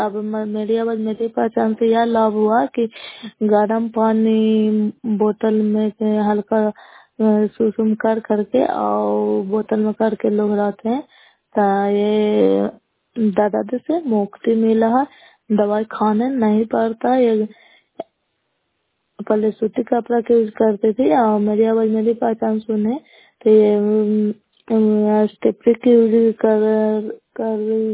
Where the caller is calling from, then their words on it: Bihar, India; नालंदा जिला नगनौसा ब्लॉक कला पंचायत से बोल रही हूँ।